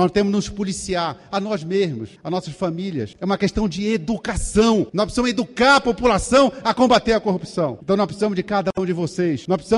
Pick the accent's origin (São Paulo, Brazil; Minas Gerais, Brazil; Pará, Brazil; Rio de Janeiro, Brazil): Pará, Brazil; Sou do estado do Pará, um estado rico em riquezas naturais, porém muito pobre, onde no Marajó nós temos o pior IDH do Brasil